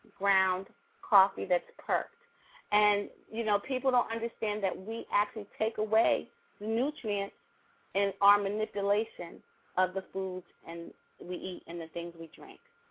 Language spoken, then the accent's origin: English; Brooklyn, New York, United States; now in Philadelphia, United States; I am. I'm from Brooklyn, New York.